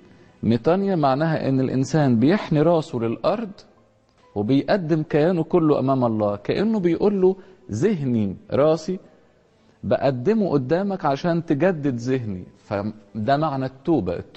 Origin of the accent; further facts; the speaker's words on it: Upper Egypt, Egypt; او اللفظ الدارج فيه عندنا في الصعيد ابو فانا